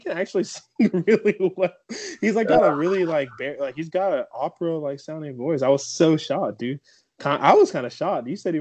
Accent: San Diego, California, United States; I'm from San Diego and just always kind of been that way.

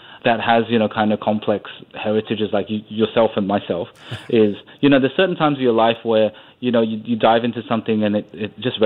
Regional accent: Australia; also born or lived in Southeast Asia; So I think, you know, growing up in Australia, you kind of pigeonholed into, you know, something that you are. And I think growing up, it was Australian Chinese.

